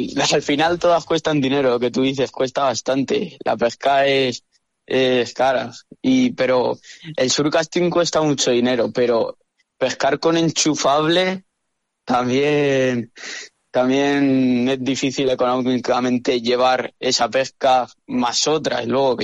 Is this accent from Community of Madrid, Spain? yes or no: no; Teruel, Aragon, Spain; yo soy de Teruel y al final por aquí tengo que ir a pescar a los pantanos, al río Ebro